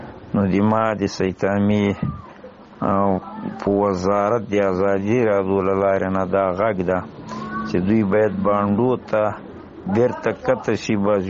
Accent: Paktia, Afghanistan; موږ د پکتیا د ولایت یو، د بوټیکور د ولسوالۍ د باریکاو په سیمه کې شتون ده.

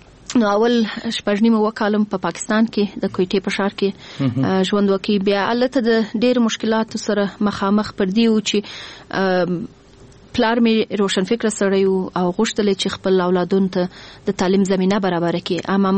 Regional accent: Afghanistan; also born or lived in Pakistan / United States; او دا وایم چې په امریکا کې ومه ګرد عمر به ما دا فکر کوي چې زه افغان یم.

